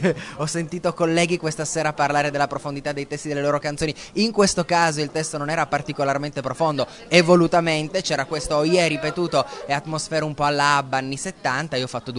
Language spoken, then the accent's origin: Italian; Turin, Piedmont, Italy; la regione Piemonte, io sono piemontese, sono di Torino